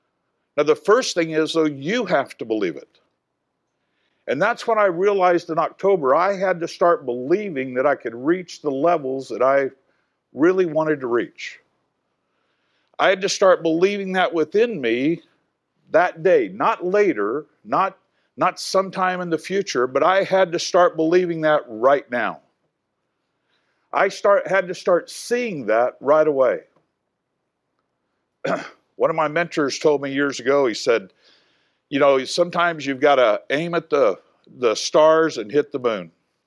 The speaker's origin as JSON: {"language": "English", "town": "San Antonio", "region": "Texas", "country": "United States", "said": "I'm from San Antonio, and I appreciate it."}